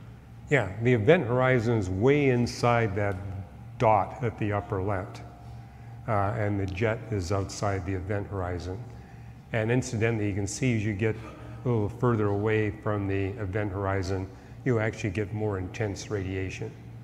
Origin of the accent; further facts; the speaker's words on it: Canada; Growing up in Canada, I saw the Northern Lights all the time.